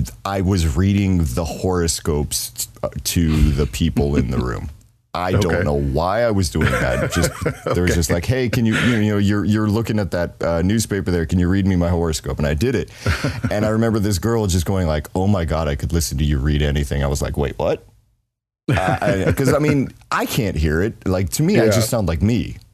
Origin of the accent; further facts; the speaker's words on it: Denver, Colorado, United States; now in South Korea; Yeah, I'm from Denver originally. Okay. Kind of, yes. Yeah, I mean, I moved all around.